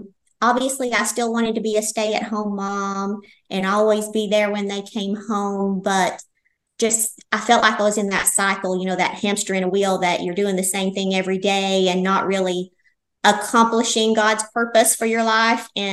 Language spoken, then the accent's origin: English; Tennessee, United States; also born or lived in Maine; now in South Carolina, United States; I'm originally from Tennessee. I grew up there my entire life, and believe it or not, we moved to Maine for 2 years. That was shocking for the cold weather, and now we're back in South Carolina.